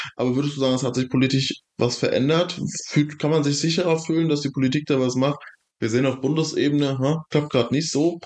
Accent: Frankfurt, Hesse, Germany; So, ich komme aus Frankfurt, aus einer Weststadt.

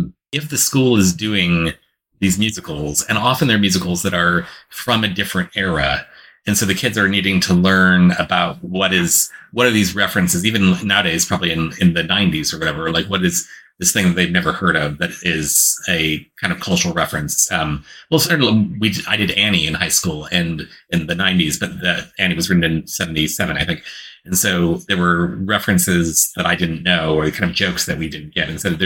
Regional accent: St. Louis, Missouri, United States; So I grew up in St. Louis, Missouri, which is right in the middle of the country.

